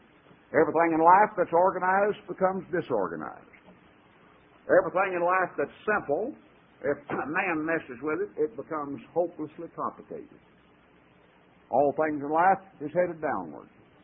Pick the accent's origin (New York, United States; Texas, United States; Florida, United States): Texas, United States; even though he is from my home state, doesn't make any difference